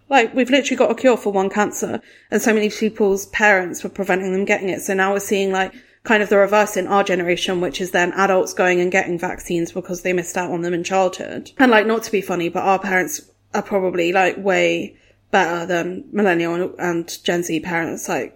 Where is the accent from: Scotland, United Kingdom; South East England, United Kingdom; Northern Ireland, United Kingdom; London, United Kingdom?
South East England, United Kingdom; Brighton; I grew up in Brighton, which is like quite a quote unquote liberal place where people have like alternative worldviews, white people have alternative worldviews, I will say.